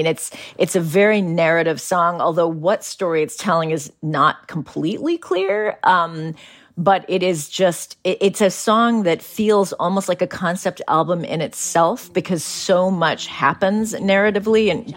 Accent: San Francisco, California, United States; You know, I grew up in San Francisco. I had never left the country.

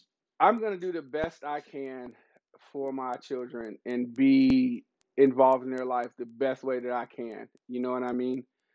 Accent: Chicago, Illinois, United States; also born or lived in North Las Vegas, Nevada; growing up in … it teaches you responsibility and different lessons. And then growing up in Chicago and, or, you know, North Las Vegas, those teach you different lessons.

